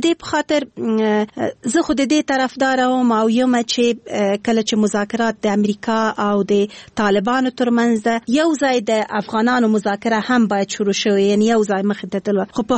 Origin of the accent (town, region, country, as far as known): Kabul, Afghanistan